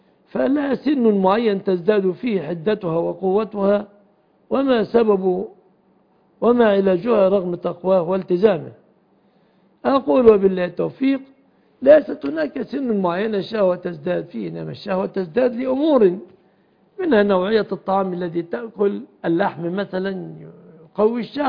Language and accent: Arabic; Egypt